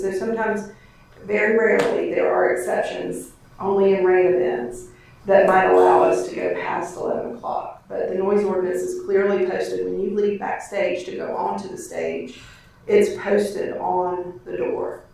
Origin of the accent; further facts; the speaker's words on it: Easley, South Carolina, United States; I grew up in Easley. We didn't drive on Clemson home game Saturdays because of the traffic volume that came through there.